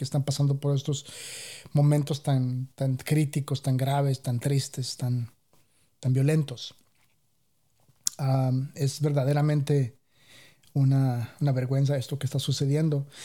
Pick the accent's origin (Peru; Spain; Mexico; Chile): Mexico; como mexicano sí da un poco de vergüenza de tener que ser honesto en cuanto a las cosas.